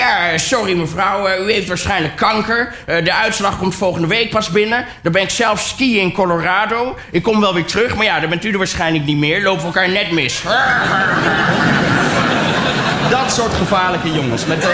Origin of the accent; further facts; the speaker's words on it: North Holland, Netherlands; Maar ik ben opgegroeid in het Gooi, snap je?